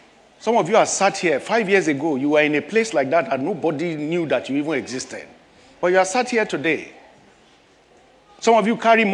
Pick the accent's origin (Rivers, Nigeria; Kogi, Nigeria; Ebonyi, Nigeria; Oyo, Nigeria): Kogi, Nigeria; When I say I'm from Kogi State, they say, "Ah, is that the one that is around?"